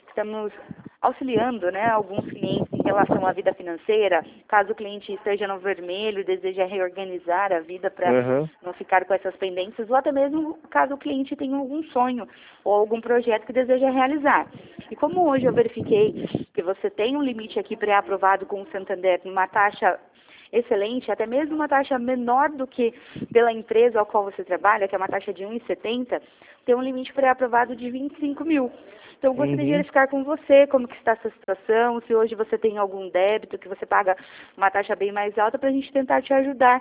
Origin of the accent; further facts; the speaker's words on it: Jundiaí, São Paulo, Brazil; Não, eu sou da região de Jundiaí.